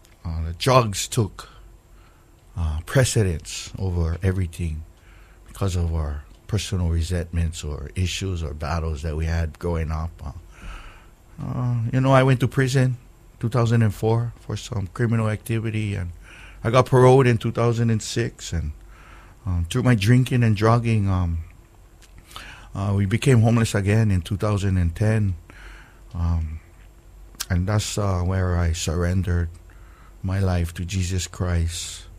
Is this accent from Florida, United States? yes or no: no; Aliamanu, Hawaii, United States; Born and raised for the first 14 years of my life in a place called Aliamanu, just in the Salt Lake area between Aloha Stadium and Salt Lake.